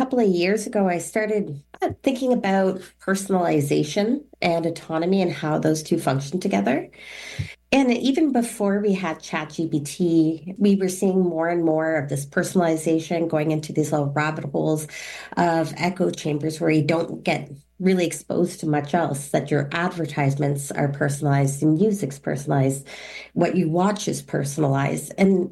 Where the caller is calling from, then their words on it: Halifax, Nova Scotia, Canada; I'm joining from Halifax, Nova Scotia, in the Mi'kma'ki and the traditional unceded territory of the Mi'kmaq people.